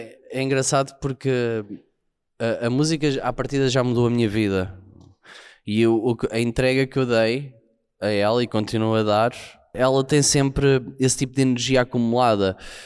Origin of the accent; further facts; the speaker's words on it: Portugal; Ele é poeta, eu sou português e não sou poeta.